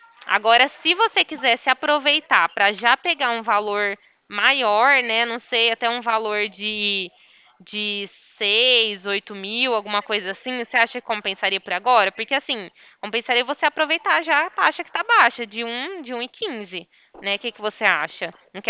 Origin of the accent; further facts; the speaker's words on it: Ribeirão Preto, São Paulo, Brazil; não sou de Guarapuava, eu sou de Ribeirão Preto, estado de São Paulo